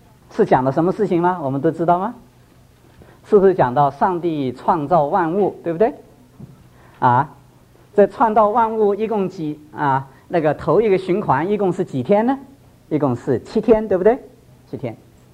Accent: China; 我中国人读什么？不如读

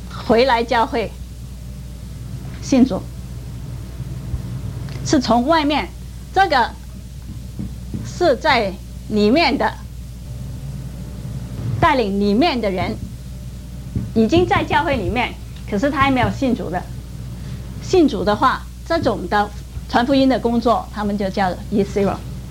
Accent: Guangdong, China; accent: Cantonese-accented Mandarin; Chinese is a second language; 我是广东人，你们可以听得出来我的广东国语啊。

